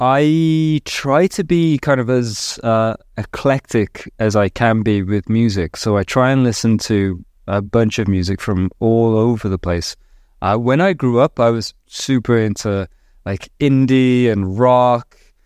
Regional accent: Dudley, West Midlands, United Kingdom; accent: Dudley; If I've had a little bit too much to drink, occasionally you'll hear the Dudley come through.

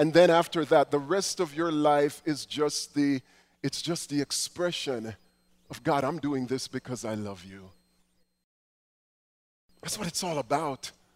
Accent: Jamaica; I grew up in Jamaica where we would sing a hymn that would bring tears to my eyes.

